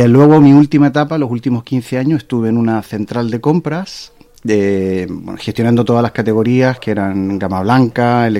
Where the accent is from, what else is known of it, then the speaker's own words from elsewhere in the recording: Chile; moved away as an adult; now in Barcelona, Spain; Bueno, yo soy chileno, llevo más de 20 años viviendo en Barcelona.